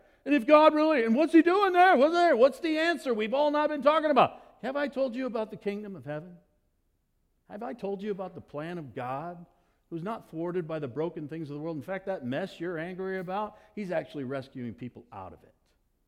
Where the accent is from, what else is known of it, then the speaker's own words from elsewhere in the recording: Fallon, Nevada, United States; When I was a kid, I grew up, part of my life, I grew up in Fallon, Nevada, in the middle of the desert.